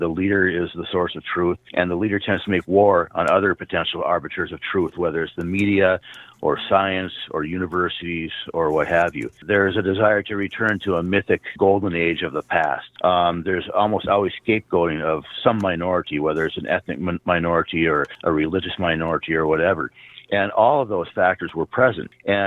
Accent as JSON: {"language": "English", "town": "Grand Rapids", "region": "Minnesota", "country": "United States", "said": "Sure. So I'm from Grand Rapids. I've lived here most of my life."}